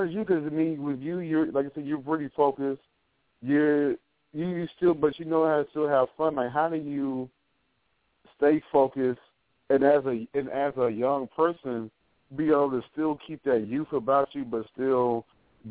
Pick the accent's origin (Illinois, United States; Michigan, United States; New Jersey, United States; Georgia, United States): New Jersey, United States; Trenton; I'm originally from Trenton.